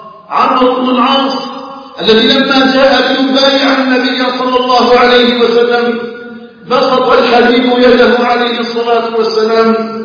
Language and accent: Arabic; Algeria